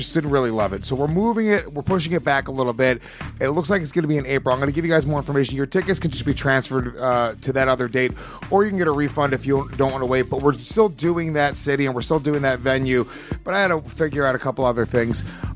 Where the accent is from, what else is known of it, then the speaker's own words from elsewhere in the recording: Texas, United States; wow, I'm from Texas, dude.